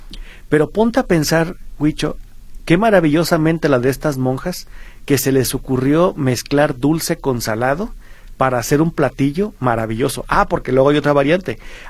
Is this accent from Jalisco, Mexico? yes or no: yes; Guadalajara, Jalisco, Mexico; y me duele por ser tapatío, pero finalmente soy mexicano.